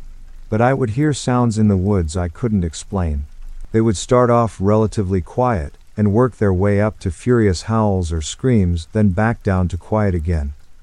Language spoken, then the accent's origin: English; Ohio, United States; I'd never seen anything like that because I'm from Ohio.